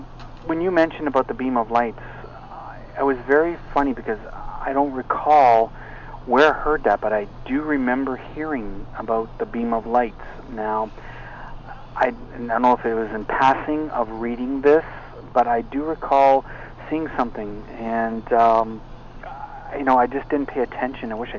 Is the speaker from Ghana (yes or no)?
no; Canada; Now, I'm Canadian